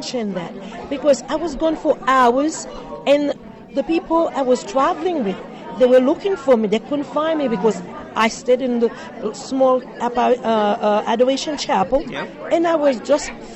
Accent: Queens Village, New York, United States; From Queens Village, New York.

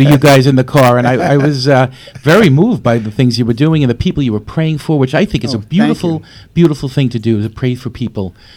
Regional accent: West Babylon, New York, United States; I lived a bicycle ride away from here. So I grew up in West Babylon.

